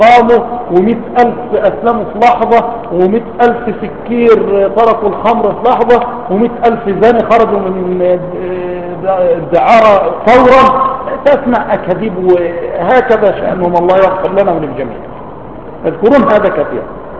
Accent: Egypt; لو عندنا في مصر أقرع

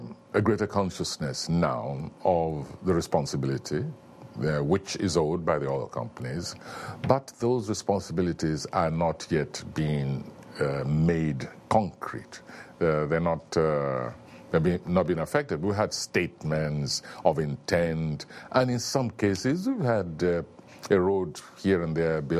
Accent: Nigeria; Well, simply that they must understand that what fuels their industry is really the blood of other people.

